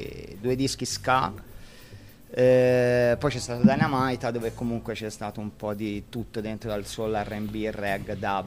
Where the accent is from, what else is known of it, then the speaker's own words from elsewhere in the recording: Tuscany, Italy; Allora, vengo dalla provincia di Livorno, siamo venuti in Puglia per costruire un sound.